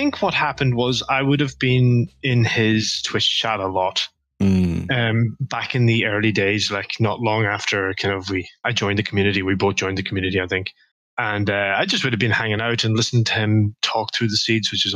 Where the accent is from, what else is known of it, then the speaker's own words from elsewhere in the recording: Ireland; now in United Kingdom; I'm from Ireland.